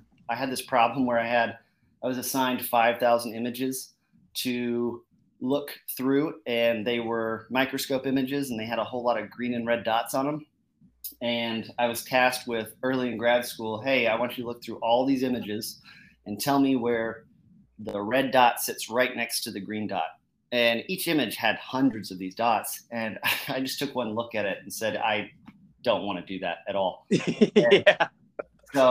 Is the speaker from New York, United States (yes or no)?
no; Colorado, United States; also born or lived in Arizona; yeah, I was born in Arizona, kind of moved around a lot. I spent most of my years as a kid in Colorado.